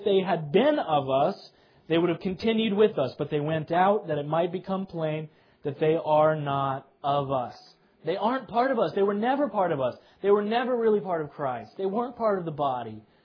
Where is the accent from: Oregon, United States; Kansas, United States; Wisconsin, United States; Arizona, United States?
Kansas, United States; Again, I'm from Kansas, so I'm not somebody who has ever owned a vineyard.